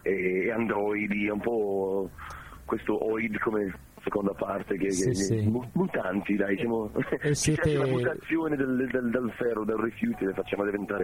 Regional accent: Scotland, United Kingdom; Italian is a second language; sono scozzese, ogni tanto mio italiano mi tradisce, non riesco a parlare.

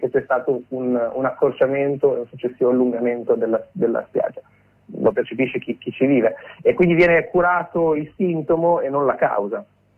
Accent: Cervia, Emilia-Romagna, Italy; born there; Io per esempio vivo a Cervia, cioè sono nato a Cervia, una località della Riviera Romagnola che conta poco meno di 30.000 abitanti, residenti, stanziali, che in estate invece ospita 300.000 persone

